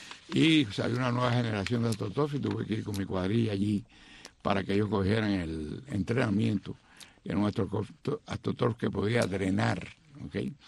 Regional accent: Cuba; en Cuba lo que éramos habanistas

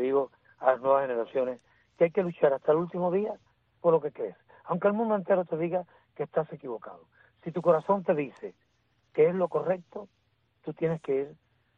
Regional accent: Placetas, Villa Clara, Cuba; a mi pueblo de Placeta, a todo el pueblo de Cuba, yo le mando un beso

